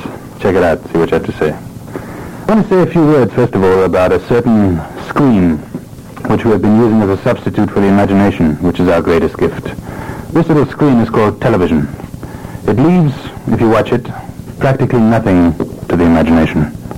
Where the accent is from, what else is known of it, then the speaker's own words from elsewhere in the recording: Johannesburg, Gauteng, South Africa; Johannesburg.